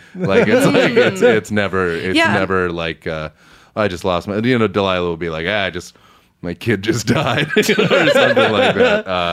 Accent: Massachusetts, United States; My like natural speaking voice is just an impression of I grew up in Massachusetts.

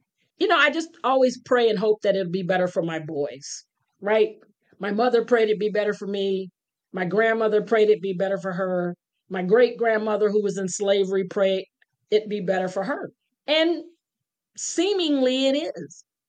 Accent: Buffalo, New York, United States; I grew up in Buffalo, New York. I was a part of the very first desegregation program there. I grew up poor.

